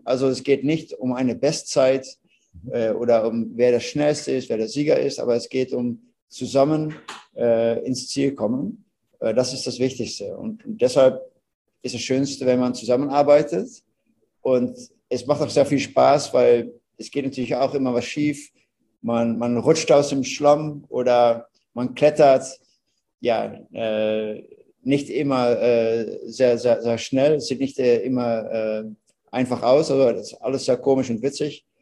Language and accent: German; Netherlands; German is a second language; ihr hört, ich bin ein Holländer. Ich rede wie ein Bundesliga-Fußballspieler aus Holland